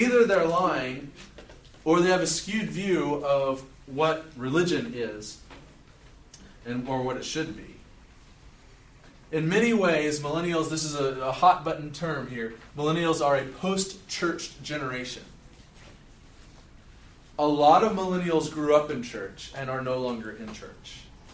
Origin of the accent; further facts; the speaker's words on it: Dallas, Texas, United States; I come from Dallas, and I think y'all have us edged out there.